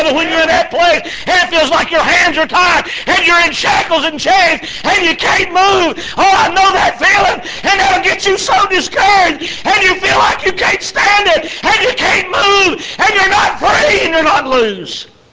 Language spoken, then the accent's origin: English; North Carolina, United States; We're from North Carolina up in the mountains